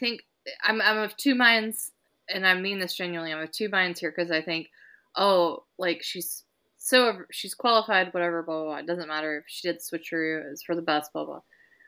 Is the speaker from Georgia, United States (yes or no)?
yes; Georgia, United States; there's like my idealistic and then my growing up in Georgia brand